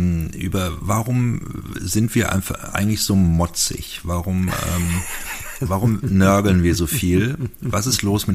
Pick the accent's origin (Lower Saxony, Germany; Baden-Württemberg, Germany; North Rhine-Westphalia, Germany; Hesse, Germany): North Rhine-Westphalia, Germany; Ist Dorf, richtig Dorf. Mhm. Ja. Also es lag zwischen zwei Städten, zwischen Bad Münstereifel und Euskirchen, die beide größer sind, aber das Dorf, wir hatten eine Telefonzelle und einen Briefkasten.